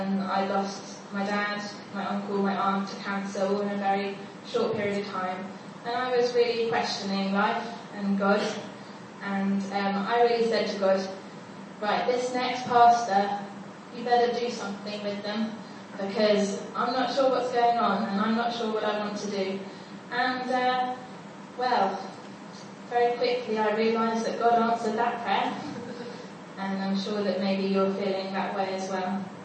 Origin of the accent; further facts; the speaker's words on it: Guernsey; Now, I grew up in Guernsey, but I also grew up abroad, so I love to travel